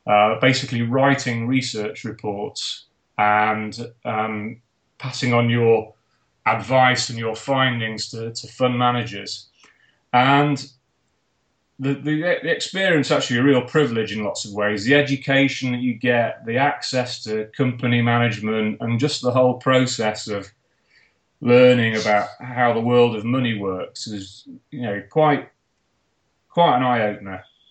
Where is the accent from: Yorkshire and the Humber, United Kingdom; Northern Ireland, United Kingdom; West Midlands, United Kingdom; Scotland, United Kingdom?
Yorkshire and the Humber, United Kingdom; Sheffield; I am from Sheffield as well.